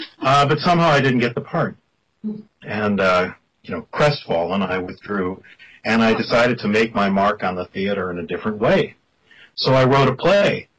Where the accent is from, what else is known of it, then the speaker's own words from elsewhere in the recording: Cleveland, Ohio, United States; When I was about 11 years old or 12, the Cleveland Playhouse, I grew up in Cleveland